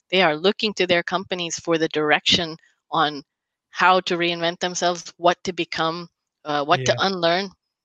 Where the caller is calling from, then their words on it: Richardson, Texas, United States; From sunny Richardson, Texas, USA.